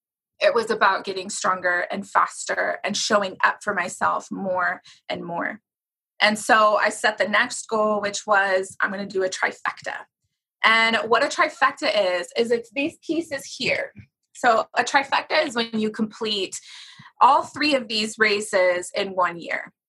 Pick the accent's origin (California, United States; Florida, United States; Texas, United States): California, United States; Sacramento; I did my first race in my hometown in Sacramento.